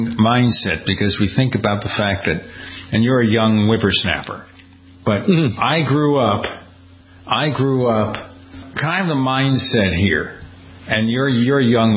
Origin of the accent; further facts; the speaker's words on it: Brooklyn, New York, United States; I grew up in Brooklyn, New York.